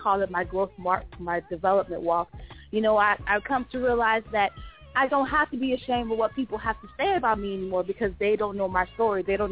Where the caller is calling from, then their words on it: Tampa, Florida, United States; from the 813, and I'm calling from Tampa, Florida.